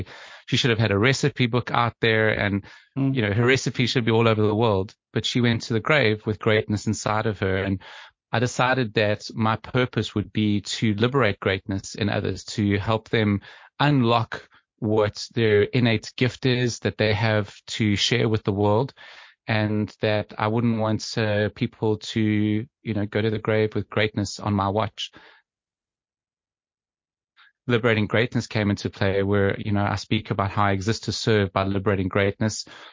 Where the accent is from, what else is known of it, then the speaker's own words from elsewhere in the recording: South Africa; now in Surrey, United Kingdom; I'm based in just southwest of London in Surrey in the UK. You've obviously, you know that I'm a South African, a Greek heritage, born in South Africa, yep. Living in the UK